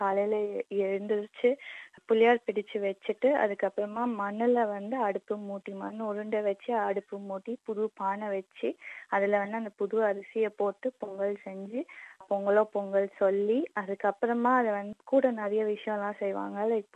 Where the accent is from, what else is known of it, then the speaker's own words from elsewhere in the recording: Chennai, Tamil Nadu, India; now in Australia; நான் இங்க ஆஸ்திரேலியால கடந்த 3 வருஷமா இருக்கேன். அதுக்கு முன்னாடி வந்து நான் பிறந்து வளர்ந்தது எல்லாமே சென்னை.